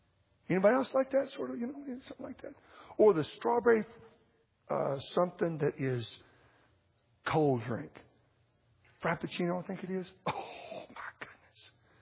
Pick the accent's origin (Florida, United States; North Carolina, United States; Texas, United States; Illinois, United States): Texas, United States; I'm from Texas. 40 million. They're not 40 million people in Texas, I don't think.